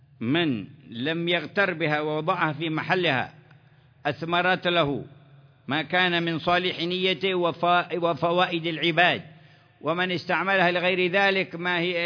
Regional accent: Yemen; عندنا في اليمن

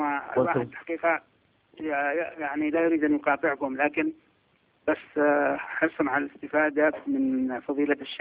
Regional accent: Yemen; احنا بالذات كيمنيين

